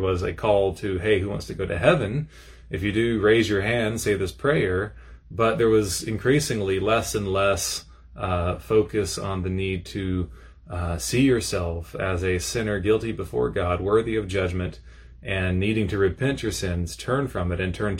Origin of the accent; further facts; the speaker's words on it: Sanford, North Carolina, United States; I grew up here in Sanford, went to Grace Christian School, K through 12th grade, and went to Countryside Presbyterian Church just south